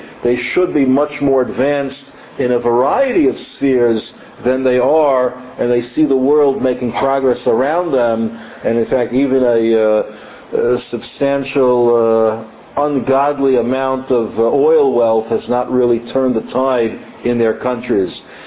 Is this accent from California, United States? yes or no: no; Muncie, Indiana, United States; I know when I grew up in Muncie